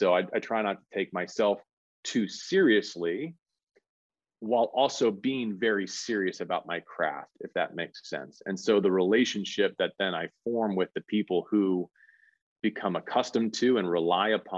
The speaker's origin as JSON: {"language": "English", "region": "California", "country": "United States", "tie": "born or raised there", "also_born_or_lived": "Torrance / Los Angeles", "said": "I was born in Torrance and my roots are in Los Angeles, though I was raised largely in Northern California in the San Francisco Bay Area."}